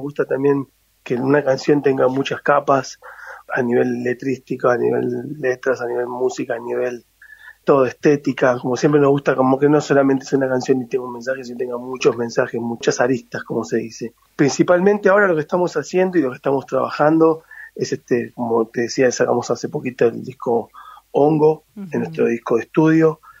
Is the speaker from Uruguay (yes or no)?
no; Aedo, Argentina; now in Mexico; Yo soy de Aedo, ese es mi lugar, ahora estoy en Aedo, bien. Justamente, es mi lugar de origen